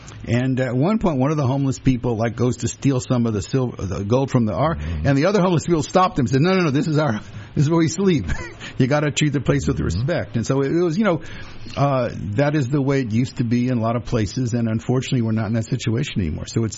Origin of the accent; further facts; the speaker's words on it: Louisiana, United States; I grew up in the South, and we were always very fearful of the Klan. Now, in my part of Louisiana, there was no Klan